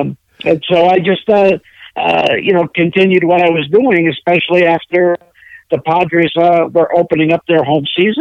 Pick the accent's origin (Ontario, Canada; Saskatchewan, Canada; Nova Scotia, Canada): Ontario, Canada; London; Growing up in London, Ontario, Canada, I was easygoing kid.